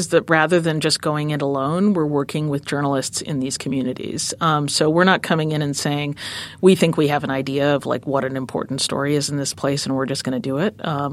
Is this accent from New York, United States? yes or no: no; Minnesota, United States; So I'm from Minnesota and I'm a Midwesterner, but somehow I've never been to Kansas City.